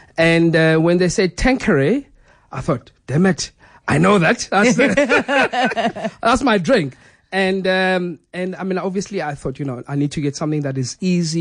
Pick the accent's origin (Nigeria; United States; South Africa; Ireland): South Africa; Eastern Cape; born there; I was born in the Eastern Cape, and we used to travel a lot. So from Ipisho to Nizna to Oudtshoorn